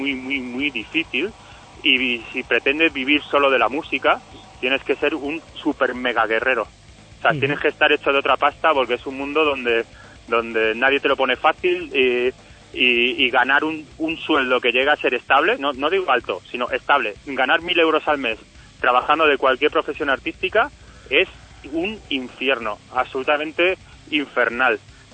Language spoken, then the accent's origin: Spanish; Fuenlabrada, Community of Madrid, Spain; Claro, pues somos de Fuenlabrada, y en Fuenlabrada han surgido muchísimos músicos del rock